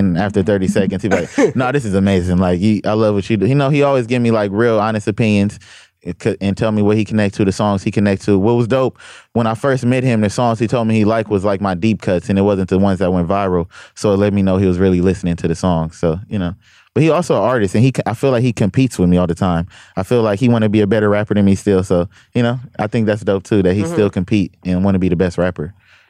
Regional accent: Compton, California, United States; Because I'm a blood from Compton or a nigga from Compton with a different message.

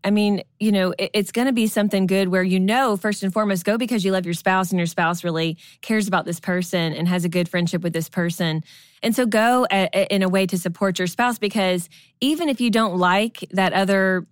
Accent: Kentucky, United States; also born or lived in Georgia / Florida / Texas; You know, we grew up in Kentucky, moved to Georgia, then moved to Florida, then moved back to Georgia, then moved to Texas.

